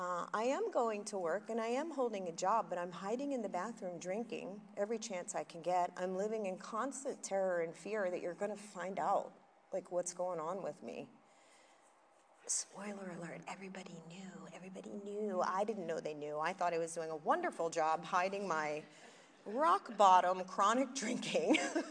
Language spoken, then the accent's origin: English; Philadelphia, Pennsylvania, United States; I'm from Philadelphia. We have blue laws. You can't even buy liquor on Sunday in Philly.